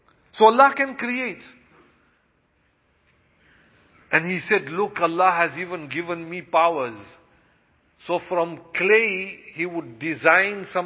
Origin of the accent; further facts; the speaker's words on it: England, United Kingdom; And what is there to sniff me that I'm from England?